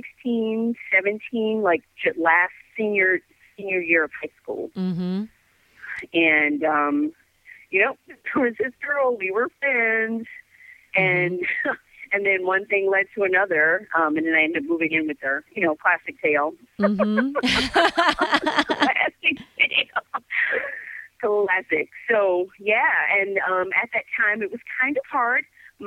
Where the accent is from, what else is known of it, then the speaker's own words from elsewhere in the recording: Houston, Texas, United States; also born or lived in Birmingham; Well, I was actually born in Birmingham, but I did grow up and spend a lot of my life in Houston, Texas.